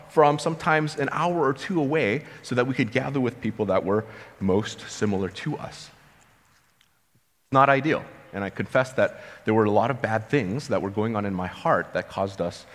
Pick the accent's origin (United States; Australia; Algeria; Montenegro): United States; They don't know what it's like to be a minority person growing up in America.